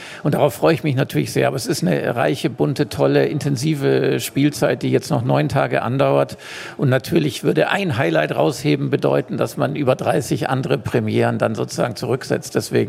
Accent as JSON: {"language": "German", "town": "Altusried", "region": "Bavaria", "country": "Germany", "tie": "born or raised there", "said": "Tatsächlich stamme ich aus Altusried"}